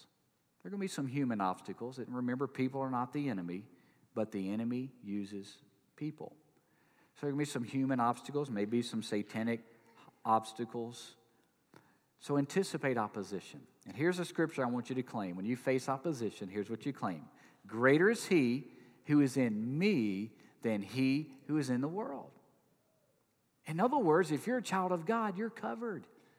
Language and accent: English; Louisiana, United States; But when we cross the line to get into Louisiana, everybody knows.